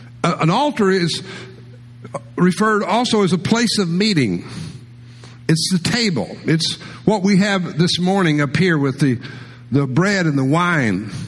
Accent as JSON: {"language": "English", "region": "Texas", "country": "United States", "tie": "born or raised there", "said": "but I grew up in West Texas. I mean, I've been around places when they burned dead animals."}